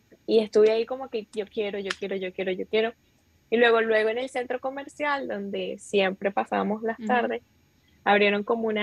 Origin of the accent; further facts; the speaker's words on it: Maracay, Aragua, Venezuela; Soy de Maracay y yo dije, bueno, me voy a Caracas.